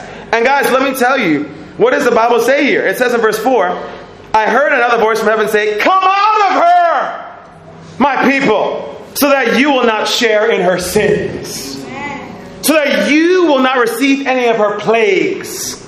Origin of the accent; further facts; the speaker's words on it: United States; as an American, and I speak as an American, I'm honored to be here in your country.